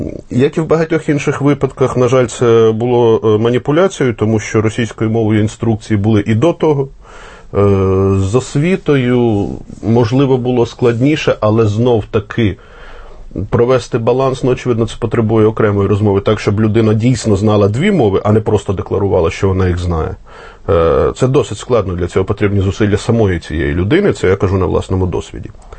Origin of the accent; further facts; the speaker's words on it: Russia; first language Russian; Ukrainian is a second language; now in Ukraine; у мене рідна мова російська, понад те, я ріс в Росії, ще в радянські часи, це моя перша мова, яку я опанував.